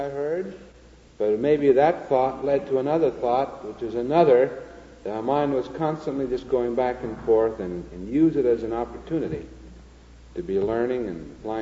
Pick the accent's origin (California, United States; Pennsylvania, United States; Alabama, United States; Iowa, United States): Iowa, United States; I grew up with I was raised in Iowa.